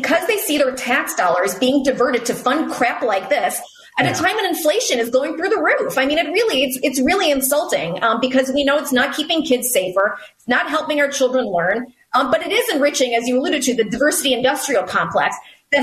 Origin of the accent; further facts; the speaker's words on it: Chicago, Illinois, United States; I'm from Chicago. I probably pronounce it wrong.